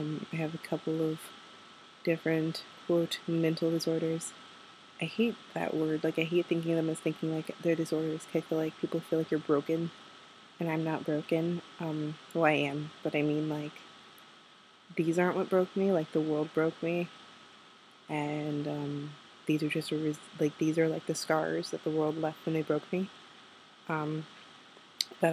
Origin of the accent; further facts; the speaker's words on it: Germany; I'm American, but I grew up in Germany.